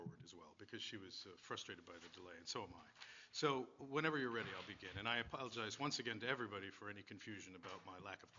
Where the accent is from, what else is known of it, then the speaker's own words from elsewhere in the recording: Studio City, California, United States; I'm from Studio City.